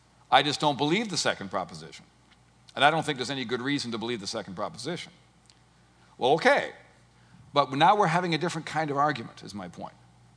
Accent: Canada; And because I'm a Canadian, I have to include some French.

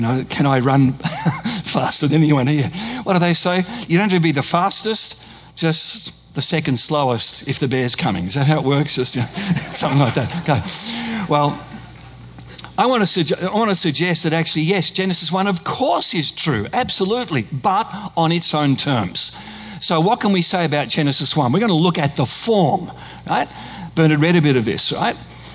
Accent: Australia; I'm Australian

